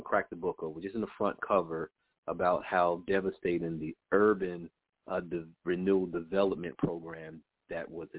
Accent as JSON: {"language": "English", "town": "Newark", "region": "New Jersey", "country": "United States", "tie": "born or raised there", "said": "not too far from where I grew up here in Newark"}